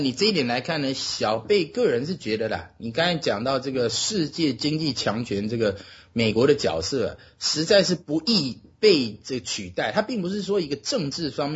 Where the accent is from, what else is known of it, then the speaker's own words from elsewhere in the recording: Taiwan; now in United States; 那时候我们从台湾来嘛